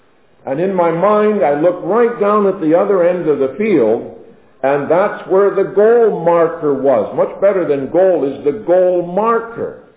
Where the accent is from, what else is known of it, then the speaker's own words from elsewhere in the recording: British Columbia, Canada; I'm from British Columbia, should be a fisherman.